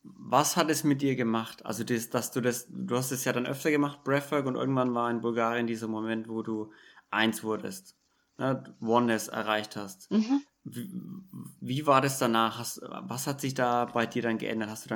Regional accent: Bavaria, Germany; ich bin aus Bayern, ich kenn's heuer.

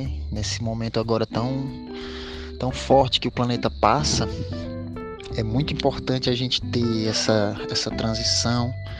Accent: Fortaleza, Ceará, Brazil; sou de Fortaleza, no Ceará, mais precisamente da Sabiaguaba, uma comunidade caiçara de Fortaleza, na região periférica de Fortaleza. E vim para Minas Gerais aqui buscando mesmo uma qualidade de vida

